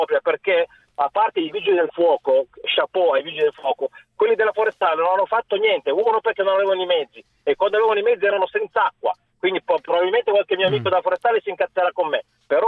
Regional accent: Cefalù, Sicily, Italy; Allora, io sono di Cefalù

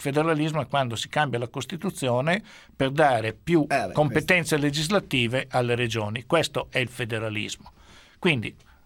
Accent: Busto Arsizio, Lombardy, Italy; io sono di Busto Arsizio

